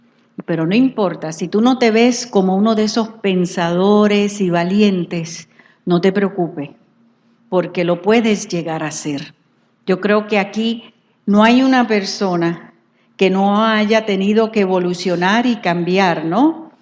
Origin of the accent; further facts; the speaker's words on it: Panama; born there; also born or lived in United States / France; Hija de militar, yo nací en Panamá. Viví en distintos estados en Estados Unidos. Cuando pequeña viví en Francia 3 años.